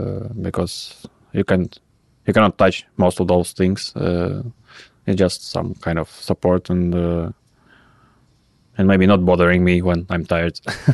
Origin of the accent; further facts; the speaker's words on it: Kyzyl, Tuva, Russia; born there; English is a second language; also born or lived in Krasnoyarsk; So when I was born in Kyzyl